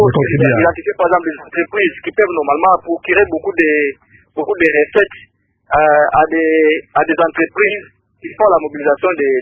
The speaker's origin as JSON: {"language": "French", "town": "Kananga", "region": "Kasaï-Central", "country": "DR Congo", "said": "Et par exemple, chez nous à Kananga"}